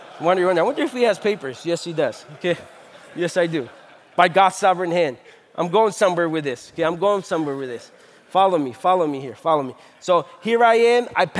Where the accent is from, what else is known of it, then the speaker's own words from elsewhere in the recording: California, United States; Growing up in the Bay Area, I decided that I wanted to be a police officer.